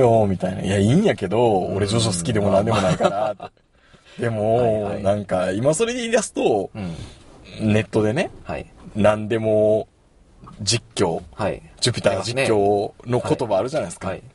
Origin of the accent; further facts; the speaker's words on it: Kansai, Japan; 僕らかして関西人ですけど